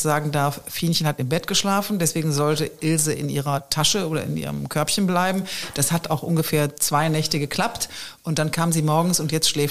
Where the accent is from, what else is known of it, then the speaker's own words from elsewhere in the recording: Düsseldorf, North Rhine-Westphalia, Germany; Ich komme aus Düsseldorf, natürlich halte ich zu Fortuna.